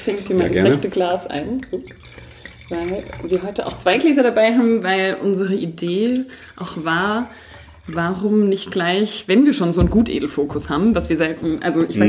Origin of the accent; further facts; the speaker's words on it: Baden-Württemberg, Germany; ich komme aus Württemberg